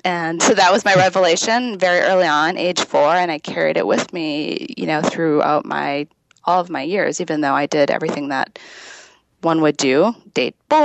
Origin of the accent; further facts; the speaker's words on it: North Dakota, United States; I couldn't seem to reconcile the silence that I felt when I went home to North Dakota around the people who love